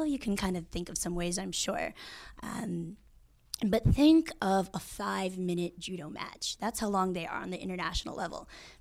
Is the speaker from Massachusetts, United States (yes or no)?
no; San Diego, California, United States; I grew up in the San Diego area, and we'd drive down to San Diego, to LA, all over Southern California for these tournaments.